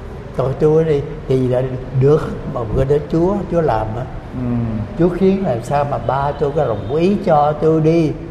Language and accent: Vietnamese; Phnom Penh, Cambodia; tôi nhớ là bà khoảng tôi 7-8 tuổi gì đó, mà lúc đó ở quê tôi ở Phnom Penh, tức là thủ đô Campuchia đó.